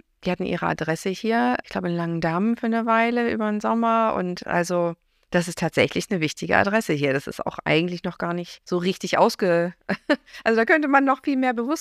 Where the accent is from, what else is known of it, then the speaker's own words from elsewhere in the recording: Bremen, Germany; Also ich bin in Bremen aufgewachsen, aber als wir klein waren, waren wir jedes Wochenende hier